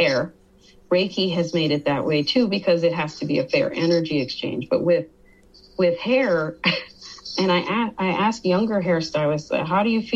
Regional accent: Detroit, Michigan, United States; I'm from Detroit. My family has a legacy there.

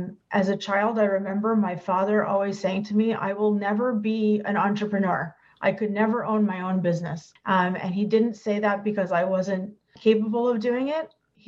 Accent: Toronto, Ontario, Canada; I'm from Toronto

